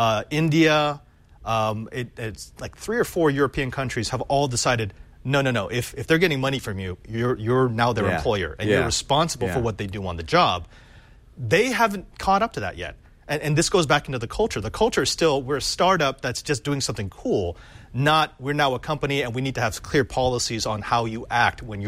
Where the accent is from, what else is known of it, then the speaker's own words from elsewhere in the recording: Philippines; Now, I don't want to show mine because I'm Filipino and basically I'm genetic meatloaf.